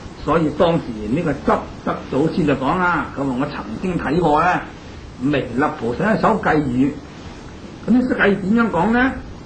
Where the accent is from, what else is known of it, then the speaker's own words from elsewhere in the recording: China; 我哋中国人造字啊好聪明